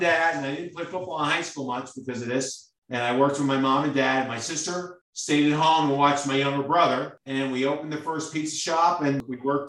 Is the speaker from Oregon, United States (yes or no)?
no; Brooklyn, New York, United States; born there; And I was born in 1959 in Brooklyn, and I'm glad I lost that accent.